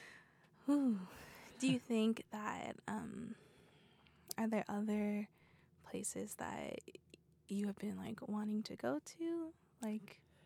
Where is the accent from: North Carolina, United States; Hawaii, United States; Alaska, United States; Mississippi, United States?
Hawaii, United States; I'm Native Hawaiian, and I'm from Hawaii.